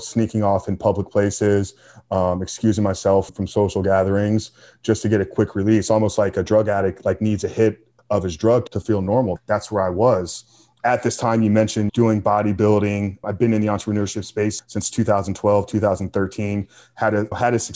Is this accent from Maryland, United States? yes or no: no; Tampa, Florida, United States; I grew up right here in Tampa, 40, just a half hour from where you're sitting right now.